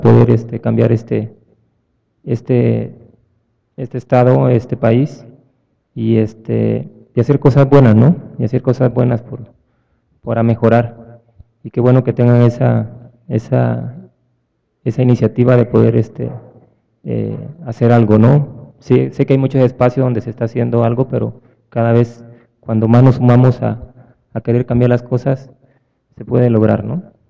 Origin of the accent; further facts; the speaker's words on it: Guatemala; moved away; yo soy guatemalteco, soy de Guatemala, y me siento más oaxaqueño que muchos.